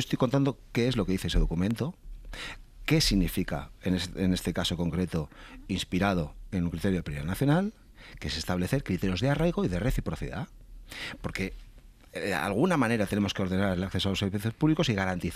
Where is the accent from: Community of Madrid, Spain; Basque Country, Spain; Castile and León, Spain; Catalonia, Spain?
Basque Country, Spain; San Sebastián; yo soy, por ejemplo, de Donosti.